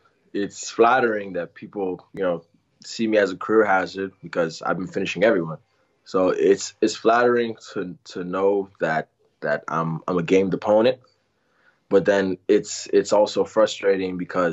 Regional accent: Miami, Florida, United States; also born or lived in New York; I actually moved down to Miami when I was young, about 8 years old. And so I've always been back and forth, mainly born in New York, but, you know, mainly raised in Miami, you can say.

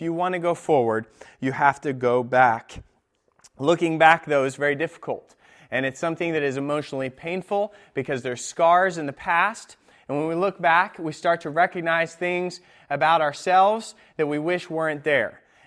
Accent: Sweden; first language Swedish; English is a second language; Some of you know that I grew up in Sweden. Swedish is my first language.

